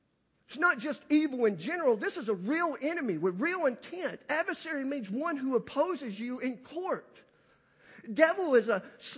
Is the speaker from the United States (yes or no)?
no; Ireland; I'm Irish. I have a temper quicker than anything